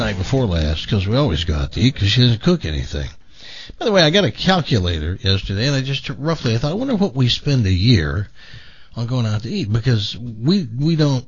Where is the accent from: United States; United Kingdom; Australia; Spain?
United States; the South; I grew up in the South.